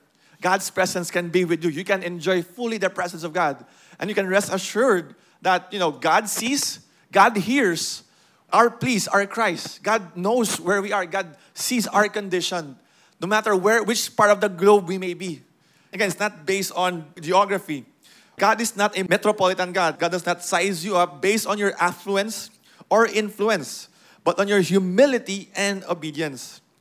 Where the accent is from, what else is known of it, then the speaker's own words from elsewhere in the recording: Philippines; since we grew up in the Philippines, we have a picture of who